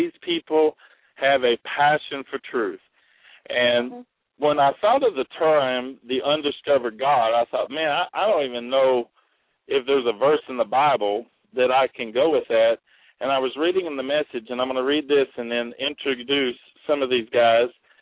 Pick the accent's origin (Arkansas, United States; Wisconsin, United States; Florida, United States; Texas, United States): Arkansas, United States; Russellville; Because we're originally from Arkansas. I want to let you all know that, our audience, from Russellville, Arkansas.